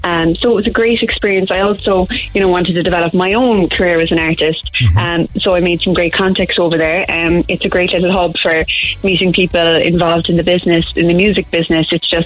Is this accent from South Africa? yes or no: no; Cork, Munster, Ireland; From Montanati.